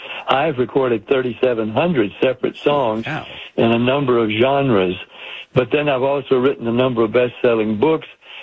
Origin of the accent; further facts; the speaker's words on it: Jacksonville, Florida, United States; born there; I was born in Jacksonville. 40 years later, they gave me the key to the city.